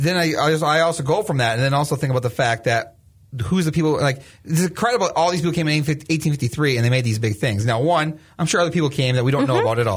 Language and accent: English; Springfield, Minnesota, United States; I grew up in Springfield, which is Brown mm-hmm. County.